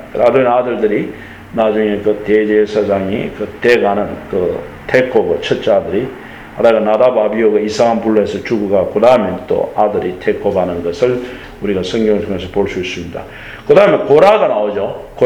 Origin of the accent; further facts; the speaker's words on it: Gyeongsang, South Korea; 나는 경상도 사람이고, 여기에서 제2인이고